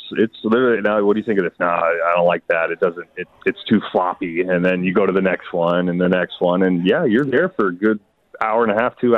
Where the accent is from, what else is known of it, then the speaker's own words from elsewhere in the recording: Beaverton, Oregon, United States; now in Toronto, California, United States; So growing up in Beaverton, Oregon, I actually played roller hockey.